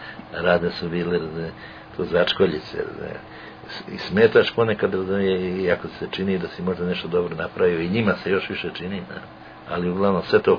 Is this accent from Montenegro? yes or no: yes; Lijeva Rijeka, Podgorica, Montenegro; jesi ti iz Live Rijeke sa Ptiča? Rekao, da.